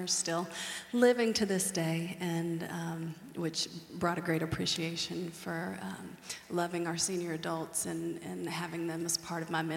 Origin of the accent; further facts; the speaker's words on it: Macon, Georgia, United States; I was raised in Georgia, born and raised in Macon, Georgia. And I am the daughter of a worship pastor.